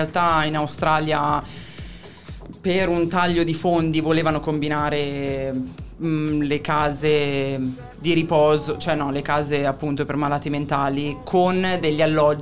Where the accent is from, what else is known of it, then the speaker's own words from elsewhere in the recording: Sicily, Italy; born there; now in Bascapè, Italy; io sono nata in Italia, ovviamente, in Sicilia, anche se l'accento non sembra.